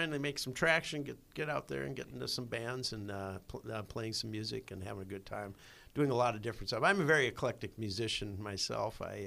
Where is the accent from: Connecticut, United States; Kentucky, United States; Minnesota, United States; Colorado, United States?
Minnesota, United States; Minneapolis; Well, I hail from Minneapolis, and in fact, I got this name from Dennis McCurdy.